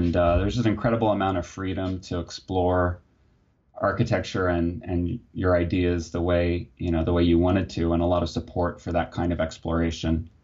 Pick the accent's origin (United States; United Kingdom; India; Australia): United States; Muncie, Indiana; So I grew up in Muncie